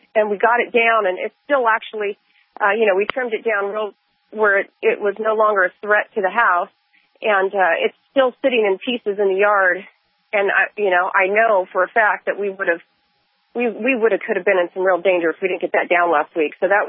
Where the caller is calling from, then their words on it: California, United States; I'm calling you from California with an update.